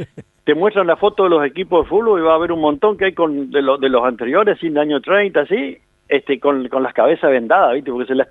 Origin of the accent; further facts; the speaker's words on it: Paraguay; Porque nosotros vinimos 8 de Paraguay, ¿viste?